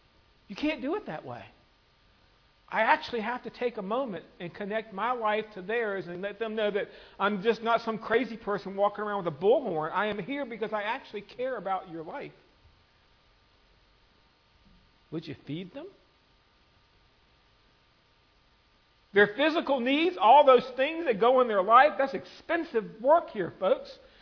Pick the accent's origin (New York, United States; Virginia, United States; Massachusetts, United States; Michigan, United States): Virginia, United States; Lynchburg; I was born in this country. I was born in this state. I wasn't born in this city. We moved from Lynchburg, Virginia, is where we started out.